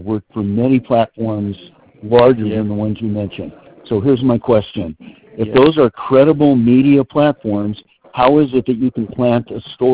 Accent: Los Angeles, California, United States; I come from Los Angeles and I worked for Los Angeles Times for 23 years.

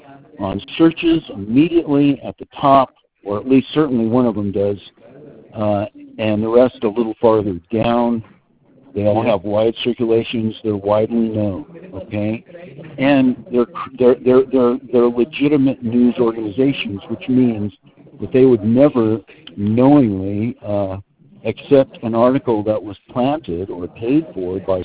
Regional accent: Los Angeles, California, United States; I come from Los Angeles and I worked for Los Angeles Times for 23 years.

